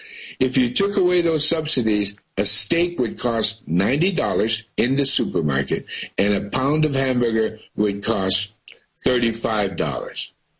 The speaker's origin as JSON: {"language": "English", "country": "United States", "said": "Oh, very much so, because I'm a vegan. I come from America, which is a meat-eating culture."}